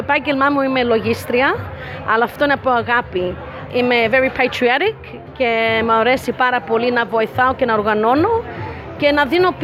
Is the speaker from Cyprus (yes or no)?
no; Melbourne, Victoria, Australia; now in Canberra, Australia; είμαι καινούρια στην Καμπέρα. Είμαι από τη Μελβούρνη. Έχω τώρα 3 χρόνια εδώ στην Καμπέρα